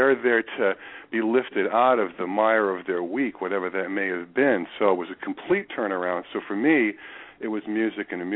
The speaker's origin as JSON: {"language": "English", "region": "New Hampshire", "country": "United States", "said": "but we're from New Hampshire, so we would play on Wednesday nights and things like that."}